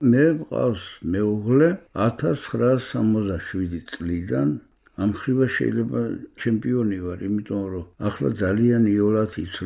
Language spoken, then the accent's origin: Georgian; Didi Lilo, Tbilisi, Georgia; მე გავიზარდე სოფელ დიძლილოში, საიდანაც არის დედა ჩემი.